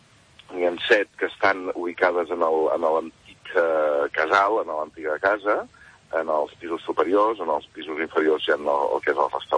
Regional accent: Figueres, Catalonia, Spain; Nosaltres, com que som empordanesos i som originaris de Figueres

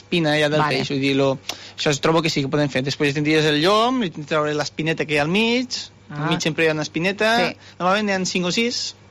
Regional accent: Catalonia, Spain; A veure, vinc del Delta de l'Ebre...

